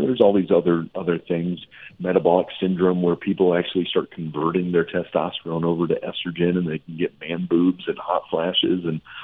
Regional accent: Nebraska, United States; And, you know, I grew up in Nebraska, so the kids would go out and they would do the detasseling of the corn

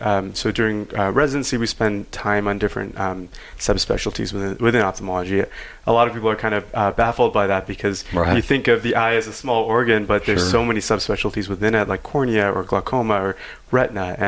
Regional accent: Minnesota, United States; Yeah, so I'm from Minnesota originally.

